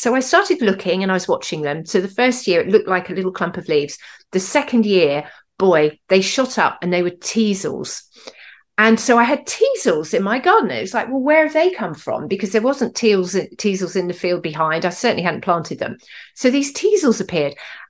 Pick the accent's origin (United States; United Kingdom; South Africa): United Kingdom; South West England; Yeah, so I'm from Dorset. You know, I now live in Somerset, but about 20 miles away from where I was.